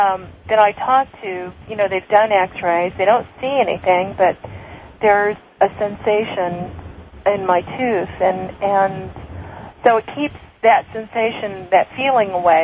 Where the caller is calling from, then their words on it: Tucson, Arizona, United States; I'm calling from Tucson, Arizona.